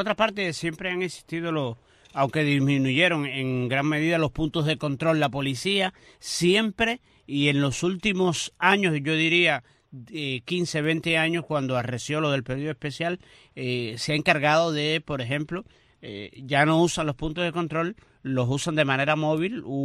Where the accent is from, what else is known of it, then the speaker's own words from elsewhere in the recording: San Germán, Holguín, Cuba; Yo voy a ser de Holguín toda la vida. Mira, y de San Germán además.